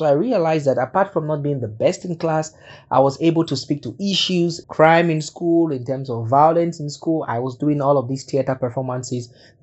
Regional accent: Cameroon; I'm from the Republic of Cameroon.

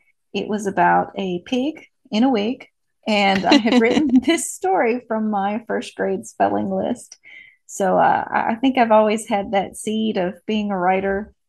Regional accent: Mississippi, United States; born there; Well, I was born in Mississippi, and then my mother was in the military, so we moved around a whole lot during my school years.

